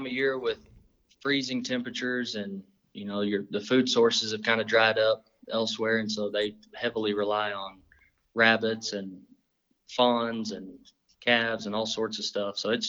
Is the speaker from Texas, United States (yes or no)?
yes; Lubbock, Texas, United States; I'm born and raised in Lubbock, Texas.